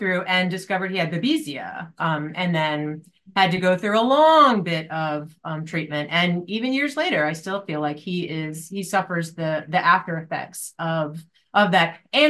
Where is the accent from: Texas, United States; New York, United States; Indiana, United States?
New York, United States; Poughkeepsie; So I grew up, born and raised in Poughkeepsie. My family are all still there, still in the same house that I grew up in on a lovely 5 acre rolling hill wooded area.